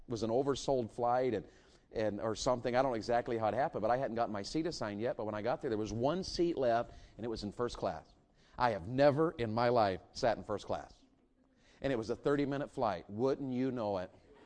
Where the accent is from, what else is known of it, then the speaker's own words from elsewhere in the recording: Tennessee, United States; I'm young, and I'm from Tennessee, and I come from a long list of fighting people.